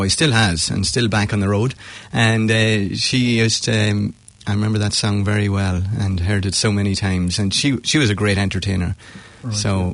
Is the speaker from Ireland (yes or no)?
yes; Ulster, Ireland; growing up in Monaghan, it was a very resilient county